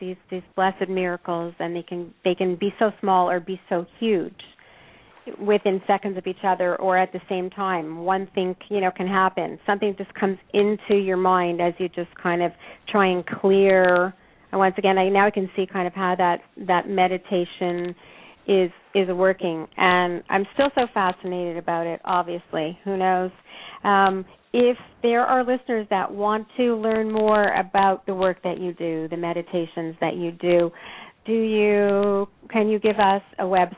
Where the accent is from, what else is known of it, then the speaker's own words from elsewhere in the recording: Canada; I so understand that being Canadian, being not having grown up in the United States anyhow